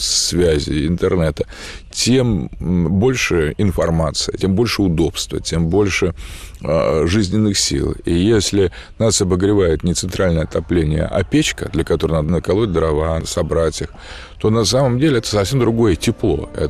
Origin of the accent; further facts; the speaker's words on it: Moscow, Russia; мы, городские люди, я сам из Москвы, и родился в Москве